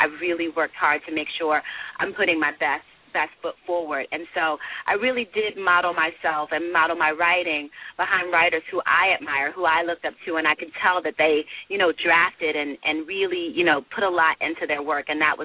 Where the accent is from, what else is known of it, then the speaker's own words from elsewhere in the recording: Philadelphia, Pennsylvania, United States; And I grew up in Philadelphia, and I always loved theater.